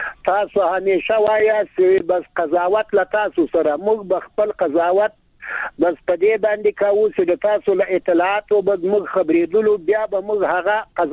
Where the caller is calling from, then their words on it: Ghazni, Afghanistan; د غزنی د ولایت د ناوی د ولسوالینه